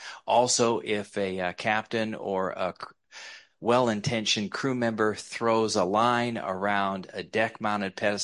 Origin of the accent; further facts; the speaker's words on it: Juneau, Alaska, United States; I grew up in Juneau, worked on commercial fishing boats starting at age 7 with my uncle through college